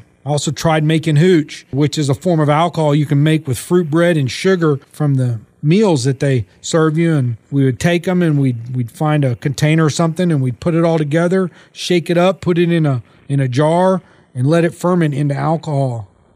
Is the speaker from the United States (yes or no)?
yes; Texas, United States; I'm going to go start over in Texas. That's where I'm from. Going back home to my home state